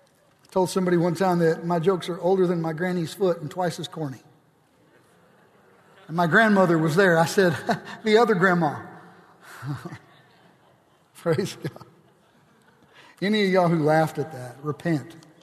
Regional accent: the South, United States; I'm from the South and I like tea.

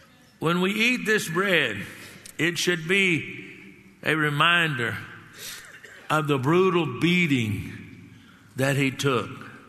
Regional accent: Texas, United States; Now, I come from Texas and I live in Texas

